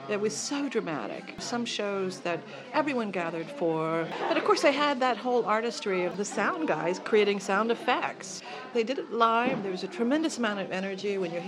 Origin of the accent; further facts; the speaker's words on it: Hollywood, California, United States; Well, I come from Hollywood. I actually live underneath the Hollywood sign, under the third O.